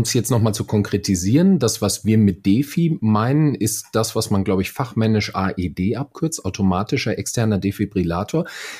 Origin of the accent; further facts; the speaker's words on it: Frankfurt, Hesse, Germany; Ich komme jetzt nur aus Frankfurt